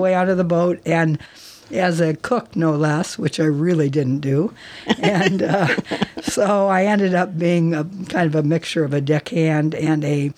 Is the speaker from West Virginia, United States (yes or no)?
no; Kennewick, Washington, United States; No, I am not. But I am a Washingtonian.